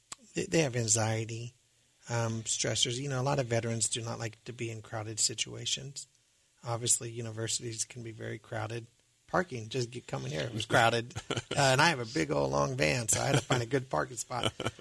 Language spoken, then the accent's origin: English; Manhattan, Kansas, United States; now in Columbia, United States; I am from Manhattan, Kansas, and in Manhattan, Kansas, we do have a strong network connection to help veterans who are struggling.